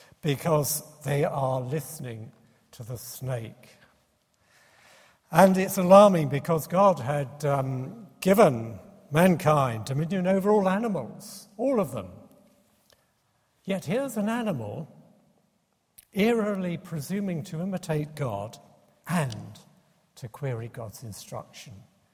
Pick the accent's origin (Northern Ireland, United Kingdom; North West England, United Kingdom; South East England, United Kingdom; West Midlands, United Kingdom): South East England, United Kingdom; As a small child growing up in the Sussex countryside